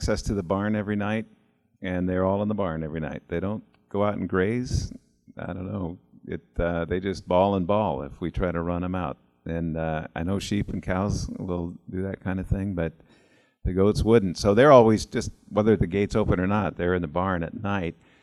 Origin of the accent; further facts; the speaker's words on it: West Coast, United States; I grew up on the West Coast. What do I know?